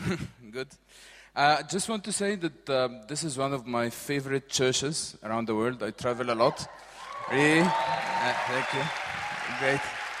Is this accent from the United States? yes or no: no; Cairo, Cairo Governorate, Egypt; I'm from Egypt, I'm from Cairo, from a church in, I don't know, how many of you heard this name before, Tahrir Square?